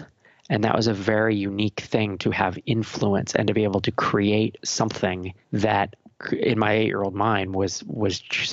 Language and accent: English; California, United States; I was born in Santa Clara, California. I grew up basically in the South Bay and then in the East Bay Area.